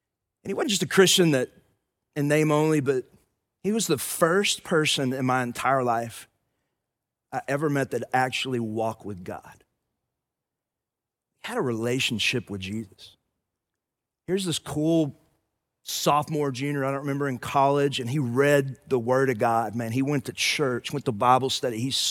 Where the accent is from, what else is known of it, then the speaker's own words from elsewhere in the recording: Athens, Texas, United States; I grew up in First Baptist Athens, Texas.